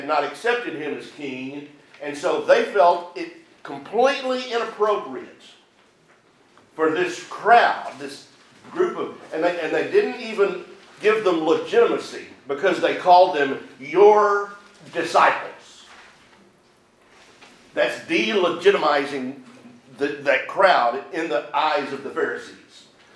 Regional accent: United States; I'm an American, dadgummit.

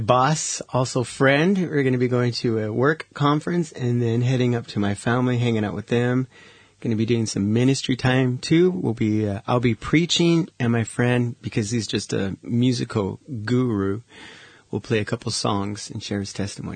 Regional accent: West Coast, United States; I was like, because I'm from the West Coast, so we all look at the beach the entire time and watch the sunset.

